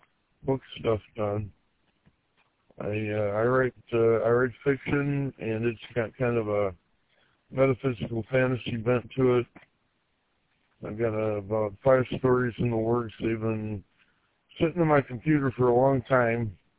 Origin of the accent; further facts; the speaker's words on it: Grand Rapids, Michigan, United States; born there; Incidentally, I was born in Grand Rapids.